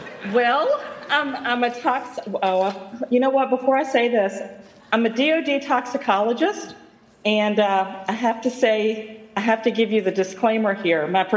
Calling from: Havre de Grace, Maryland, United States; I'm calling from Haverty Grace, Maryland.

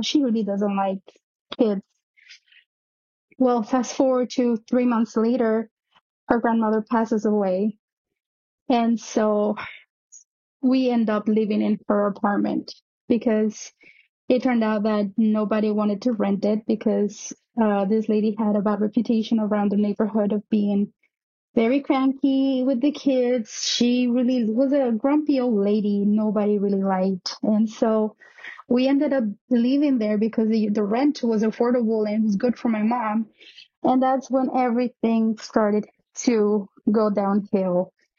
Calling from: New York, United States; also born or lived in Mexico City; I'm calling from New York. This story happened back when I was living in Mexico City.

